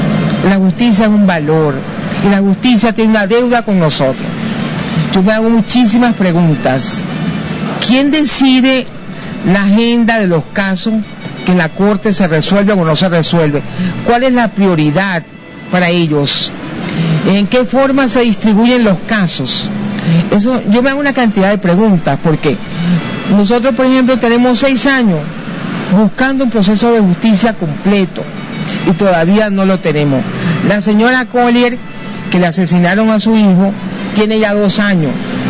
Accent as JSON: {"language": "Spanish", "country": "Venezuela", "also_born_or_lived": "Honduras", "said": "Yo soy venezolana y soy hondureña. Con mucho orgullo llevo mis dos nacionalidades en el corazón."}